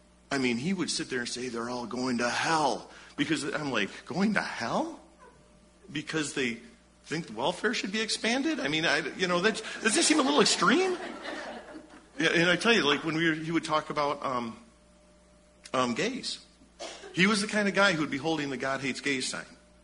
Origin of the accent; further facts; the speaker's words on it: United States; I mean, as an American and as somebody, as a Christian